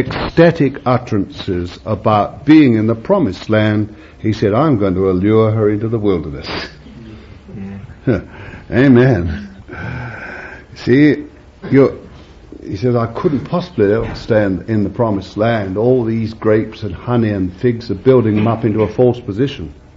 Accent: England, United Kingdom; I'm an Englishman, see, I live here

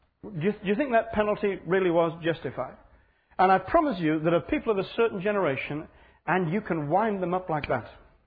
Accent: Burslem, West Midlands, United Kingdom; I grew up in Burslem. And just about a quarter of a mile up the road from us was Port Vale.

